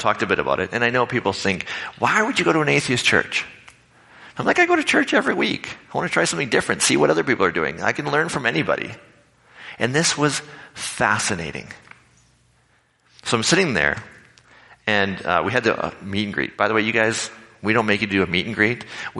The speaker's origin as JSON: {"language": "English", "country": "Canada", "said": "here we are, Canadians, many of us born Canadian"}